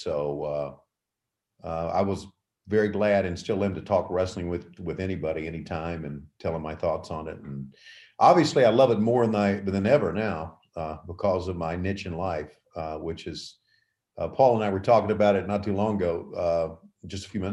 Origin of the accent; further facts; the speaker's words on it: Marietta, Georgia, United States; from Marietta.